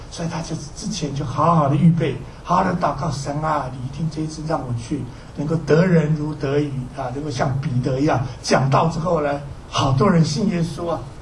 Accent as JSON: {"language": "Chinese", "country": "China", "said": "我们中国人常常会讲啊，对不对？天意也啊，天意也。"}